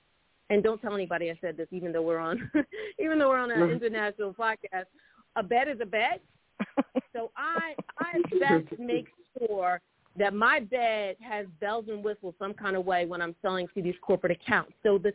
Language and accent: English; New Jersey, United States; See, I'm from New Jersey, and in New Jersey, I was kind of like a bad A salesperson.